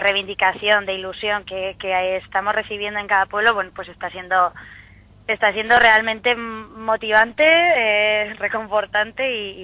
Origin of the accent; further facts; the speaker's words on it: Pamplona, Navarre, Spain; yo soy de Iruña y bueno, pues la liamos de alguna manera.